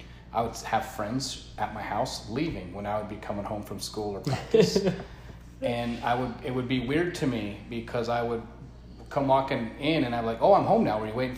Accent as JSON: {"language": "English", "town": "Broomfield", "region": "Colorado", "country": "United States", "tie": "born or raised there", "also_born_or_lived": "Alamosa", "said": "we actually were originally from Alamosa, Colorado"}